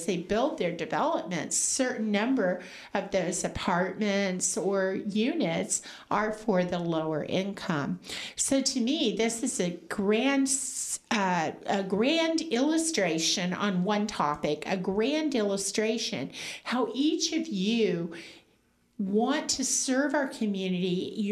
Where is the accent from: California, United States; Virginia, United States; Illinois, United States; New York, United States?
Illinois, United States; born there; Because yes, I was born in Illinois. That's my home. Chicago's my stomping grounds.